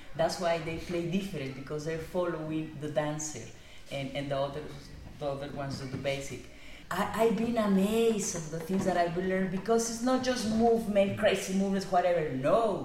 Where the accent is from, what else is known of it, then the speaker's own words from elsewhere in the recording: Mexico; I repeat, I'm new here, and I'm from Mexico, but I am amazed.